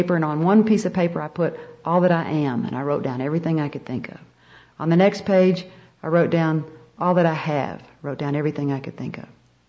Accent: the South, United States; Now, I grew up in the South, and I thought the word curse meant the H word and the D word

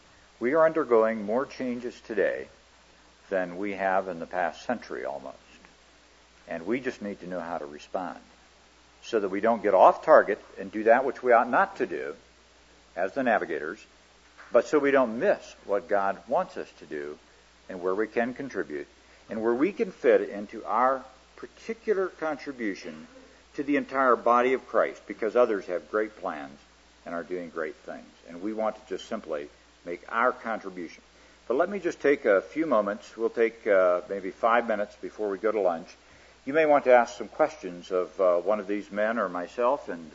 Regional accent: Garden City, Iowa, United States; it's not like where I grew up in Garden City, Iowa, that everybody knew what you did every day.

